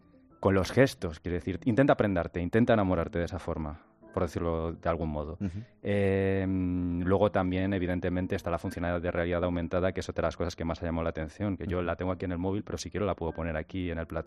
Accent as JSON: {"language": "Spanish", "country": "Spain", "lives_now": "Madrid, Spain", "said": "yo soy español y vivo en Madrid"}